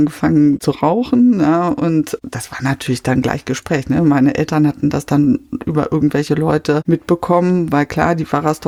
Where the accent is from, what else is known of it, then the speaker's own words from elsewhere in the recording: North Rhine-Westphalia, Germany; ich bin im Kreis Warendorf groß geworden. Also das ist ja die Pferdestadt. Und mein Vater war dort Pfarrer. Ich bin dort als vierte Tochter zur Welt gekommen.